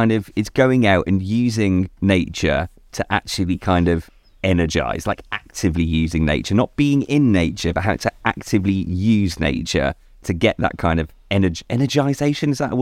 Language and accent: English; Birmingham, West Midlands, United Kingdom; I was born and raised in Birmingham, the most landlocked place. In fact, the most landlocked point in the country is about a mile down the road from Mum and Dad's house. Like, you can't be further away from the sea where I was born.